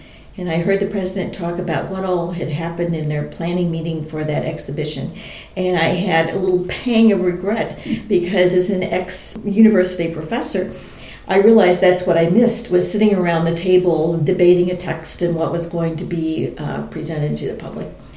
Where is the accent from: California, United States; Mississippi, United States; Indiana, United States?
Indiana, United States; But I grew up in the American Midwest. I was born in northern Indiana, where the land is absolutely flat.